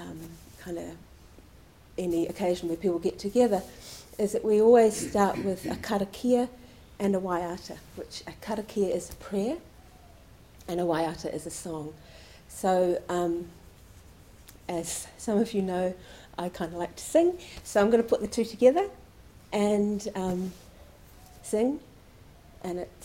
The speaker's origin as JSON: {"language": "English", "country": "New Zealand", "said": "So, I'm from New Zealand, so I'm aware that I have an accent"}